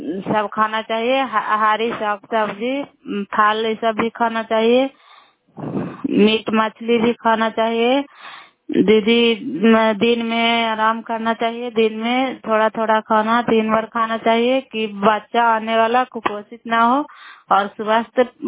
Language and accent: Hindi; Bairiganj, Bihar, India; नालंदा जिला कराय ब्लॉक मकरौता पंचायत ग्राम बैरीगंज की निवासी हूँ।